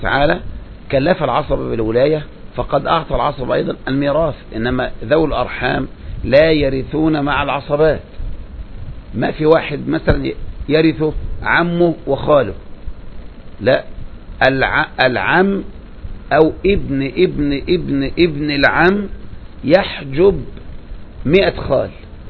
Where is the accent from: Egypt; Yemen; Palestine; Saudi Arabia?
Egypt; وده المعمول به في مصر، هذا المعمول به عندنا في مصر